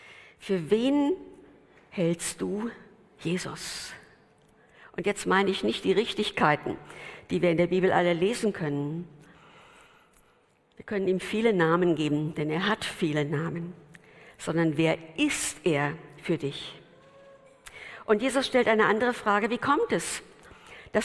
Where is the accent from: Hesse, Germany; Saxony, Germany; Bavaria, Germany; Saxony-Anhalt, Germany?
Hesse, Germany; Frankfurt; now in Ruhr area, Germany; In Frankfurt, da wo ich herkomme, da sagt man, ei gute wie?